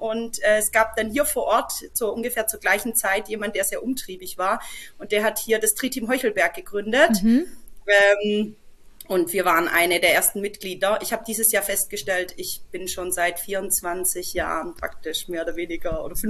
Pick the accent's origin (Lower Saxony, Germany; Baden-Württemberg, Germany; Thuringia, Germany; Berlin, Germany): Baden-Württemberg, Germany; Heilbronn; accent: Swabian; Ansonsten hört man es vielleicht am Dialekt. Ich komme aus Baden-Württemberg im schwäbischen Raum, Großraum Heilbronn.